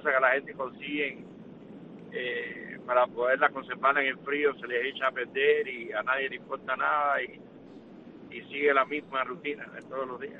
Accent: Cuba; now in United States; Dios bendiga a mi pueblo cubano y al colectivo de Radio Martí.

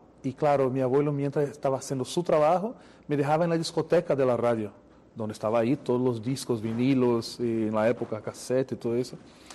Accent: Northeast Brazil, Brazil; Spanish is a second language; moved away; nací en el sur, para seguir la pregunta, y me fui para el nordeste de Brasil, que fue donde crecí y es una de mis culturas, por decir así.

